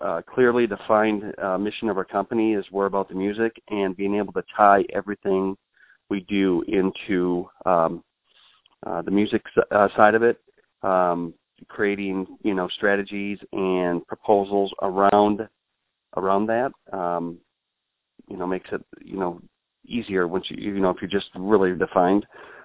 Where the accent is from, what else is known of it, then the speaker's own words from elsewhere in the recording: Wisconsin, United States; And I don't mind saying I grew up in Wisconsin on a farm.